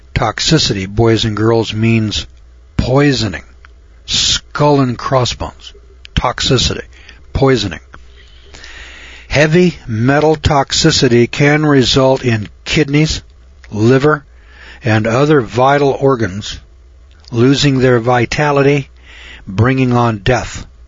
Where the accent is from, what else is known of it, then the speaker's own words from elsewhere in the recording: Eureka, California, United States; I said, "No, I'm from Eureka, California."